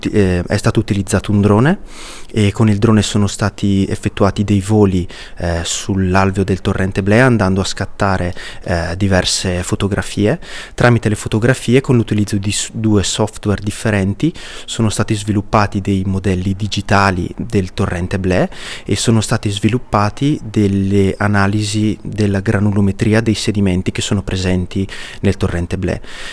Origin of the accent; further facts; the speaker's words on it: Botticino, Lombardy, Italy; sono un ingegnere ambientale, vengo da Botticino